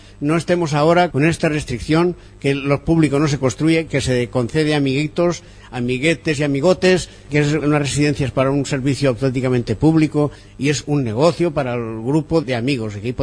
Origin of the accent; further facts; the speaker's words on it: Villafranca del Cid, Valencian Community, Spain; hablo de mi pueblo, Villafranca del Cid